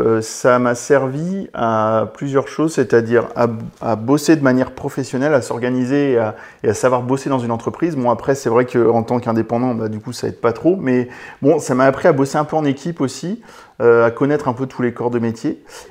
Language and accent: French; Poitiers, Nouvelle-Aquitaine, France; après je suis revenu sur Poitiers, parce que je suis de Poitiers, je ne l'ai pas dit, mais voilà, je suis de Poitiers dans la Vienne, au Futuroscope, pour ceux qui ne se situent pas.